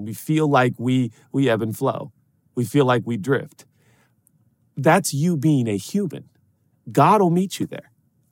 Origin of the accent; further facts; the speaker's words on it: Pacific Northwest, United States; because I am from the Northwest, Portland, Seattle, the Pacific Northwest, one of the most beautiful places in the world.